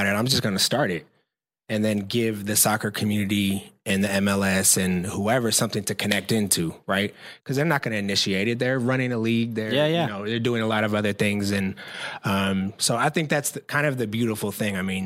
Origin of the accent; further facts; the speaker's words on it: Oakland, California, United States; Now I'm from Oakland, California.